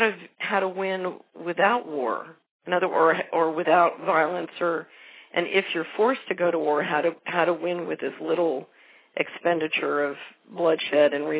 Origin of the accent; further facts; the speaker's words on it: Philadelphia, Pennsylvania, United States; I'm from West Philadelphia.